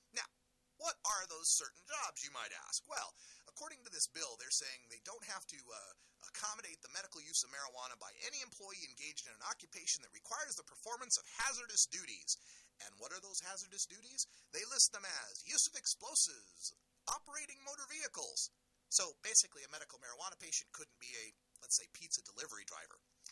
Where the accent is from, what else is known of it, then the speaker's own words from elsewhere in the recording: Oregon, United States; Hey, we're going to focus on my home state today, the state of Oregon